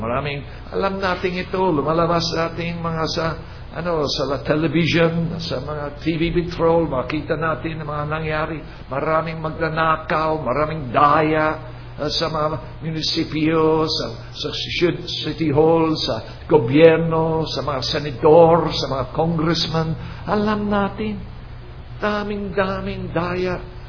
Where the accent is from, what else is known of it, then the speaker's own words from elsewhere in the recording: England, United Kingdom; Tagalog is a second language; ako taga-Inglaterra